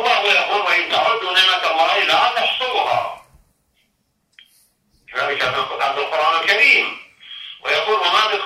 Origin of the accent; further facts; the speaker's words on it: Saudi Arabia; بلادنا المملكة العربية السعودية بلاد الحرمين